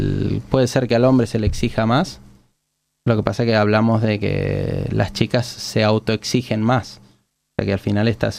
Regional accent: Argentina; mi madre es psicóloga y soy argentino

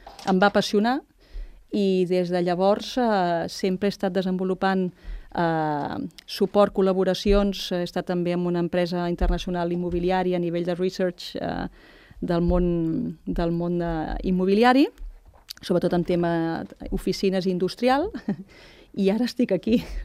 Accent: Barcelona, Catalonia, Spain; now in Sant Cugat, Spain; Jo vinc de Gràcia, de Barcelona, com molta altra gent aquí

